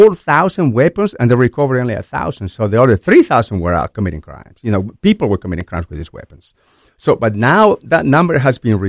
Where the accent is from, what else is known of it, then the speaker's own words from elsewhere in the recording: Lima, Peru; English is a second language; moved away as an adult; now in United States; I came from Lima, Peru at the age of 20, seeking the American dream. I loved America.